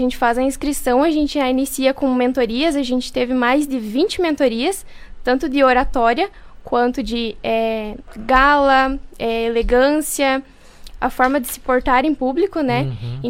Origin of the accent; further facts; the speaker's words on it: Santo Antônio, Paraná, Brazil; Santo Antônio também, que é a cidade onde eu nasci e cresci.